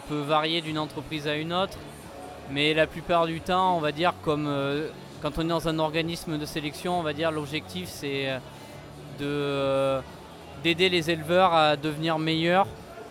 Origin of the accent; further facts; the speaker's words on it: Nouvelle-Aquitaine, France; J'aimerais bien m'installer chez moi en Xaintrie parce que j'aime mon pays, j'aime ma terre.